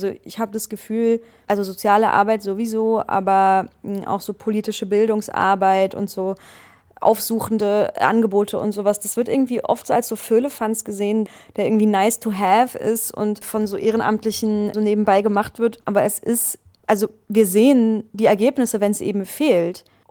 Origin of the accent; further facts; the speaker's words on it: Berlin, Germany; Ich komme ja aus Berlin